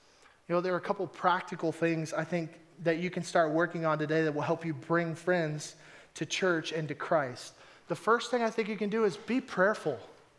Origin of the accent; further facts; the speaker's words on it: Texas, United States; You know, I'm from Texas, in case you didn't know that. Don't hold it against me.